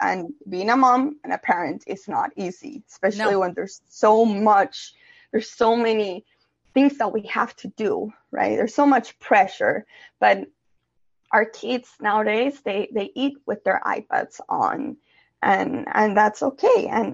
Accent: Colombia; So I grew up in South America, in Colombia

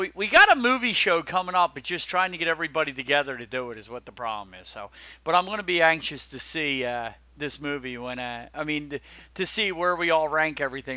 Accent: United States; Pocahontas is my favorite because me being American Indian

